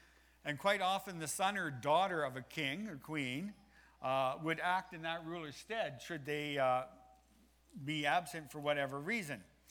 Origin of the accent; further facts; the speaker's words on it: East Coast, United States; I grew up in the East Coast.